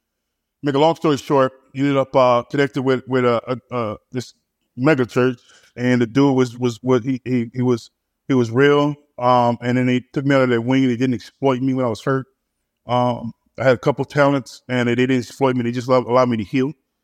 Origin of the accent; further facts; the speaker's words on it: Detroit, Michigan, United States; also born or lived in Grand Rapids; I always say I was born in Grand Rapids, became a man in Detroit, and then culturally raised by a Catholic from Chicago.